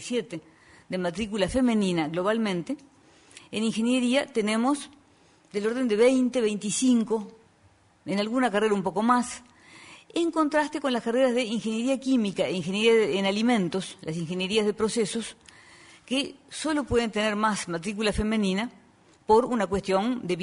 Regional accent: Uruguay; estamos por nuestra parte como universidad y como uruguayos muy honrados de que se empiece

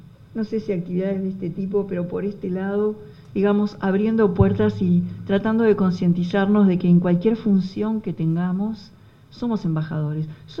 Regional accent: Uruguay; es de las cosas obvias que tenemos cuando somos uruguayos

